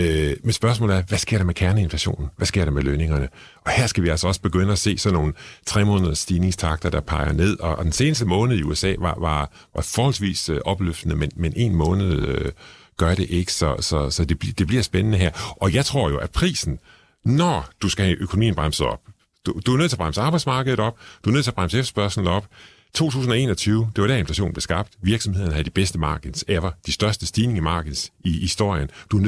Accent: Struer, Central Denmark Region, Denmark; jeg kommer fra Struer

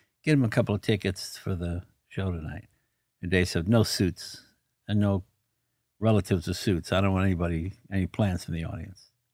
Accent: New England, United States; I grew up in New England

